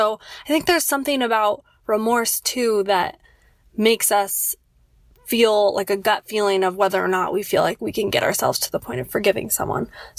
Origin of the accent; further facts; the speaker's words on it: Loma Linda, California, United States; I'm from Loma Linda, California.